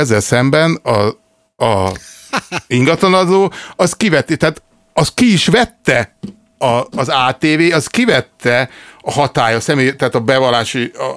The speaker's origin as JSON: {"language": "Hungarian", "country": "Hungary", "moved": "yes", "said": "mert hogy külföldön élő magyarok vagyunk"}